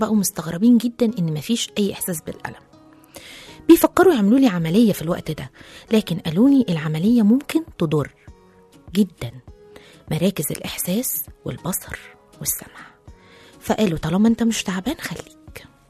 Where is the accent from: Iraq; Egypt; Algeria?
Algeria; لكن وعرفوا ان انا جزائري ما كانوش هيتعاطفوا معايا